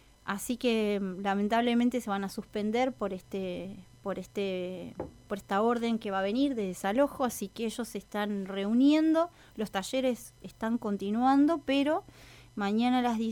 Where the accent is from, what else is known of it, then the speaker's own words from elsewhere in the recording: Jujuy, Argentina; yo soy jujeña